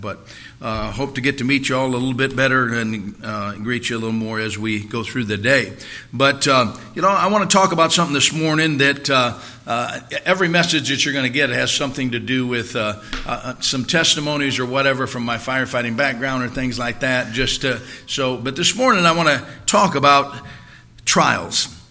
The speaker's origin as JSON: {"language": "English", "town": "Ann Arbor", "region": "Michigan", "country": "United States", "said": "We are hail from Michigan originally, Ann Arbor, Michigan. That's where I was a firefighter."}